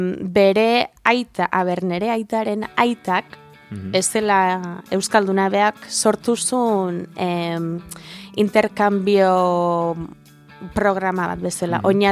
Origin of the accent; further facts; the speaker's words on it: Boise, Idaho, United States; etxean asko hitz egiten genuen txikitan, nere gurasoek lagundu zuten Boiseko ikastola sortzen, eta ba, txikitatik daukagu ohitura euskera hitz egiteko